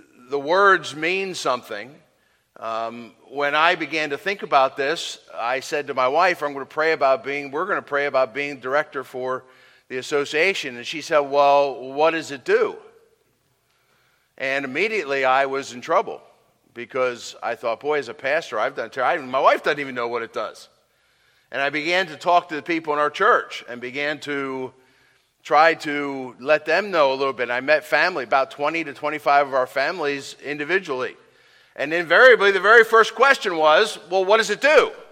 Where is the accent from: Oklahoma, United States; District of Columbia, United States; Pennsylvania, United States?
Pennsylvania, United States; also born or lived in Long Island, United States; I'm from the East Coast, Eastern Pennsylvania, and we pastored out there